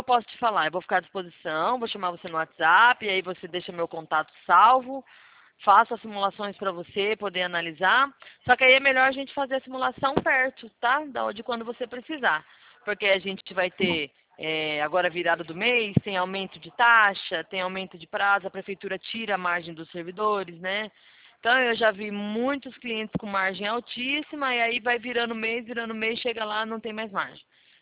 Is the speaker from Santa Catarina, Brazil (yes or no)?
no; São Paulo, Brazil; Sou do interior de São Paulo.